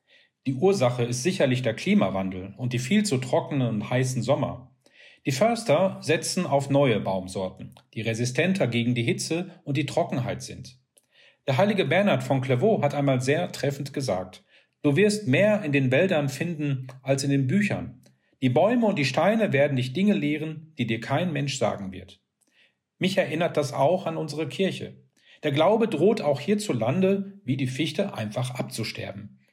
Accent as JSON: {"language": "German", "region": "North Rhine-Westphalia", "country": "Germany", "tie": "born or raised there", "said": "meinen Urlaub in meiner Heimat im Sauerland zu verbringen."}